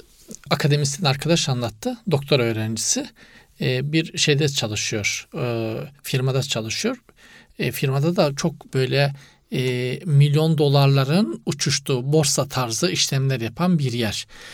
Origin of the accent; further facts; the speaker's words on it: Black Sea Region, Turkey; Evet, sonra bizim Karadeniz'in insanı yaylalara çıkmadan kendine gelemez.